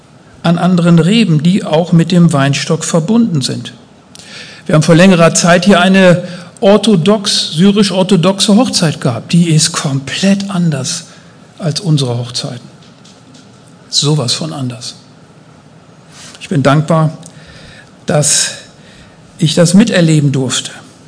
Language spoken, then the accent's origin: German; Münster, North Rhine-Westphalia, Germany; Ich komme aus Münster